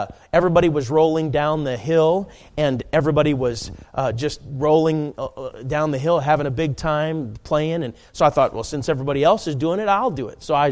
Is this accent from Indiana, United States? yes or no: yes; Schererville, Indiana, United States; And we grew up in Indiana, Schererville, Maryville, right on the border.